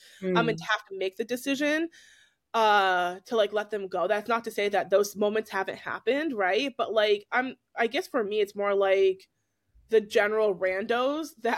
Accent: New Hampshire, United States; growing up in New England, we were the only Black kids and we are Black biracial. So other than my family, that was it.

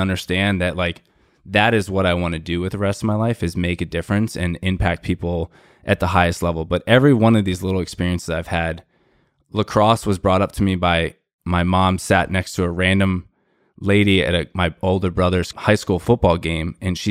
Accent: Florida, United States; lived and grew up in South Florida. Virginia was like the farthest north I'd ever been from growing up in Florida.

